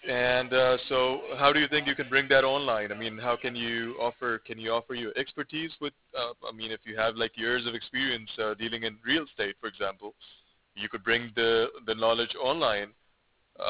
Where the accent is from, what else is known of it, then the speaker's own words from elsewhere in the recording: Australia; moved away as an adult; now in United States; Well, I am an Australian myself, and I came to the U.S., I think, before COVID. That was a year before COVID.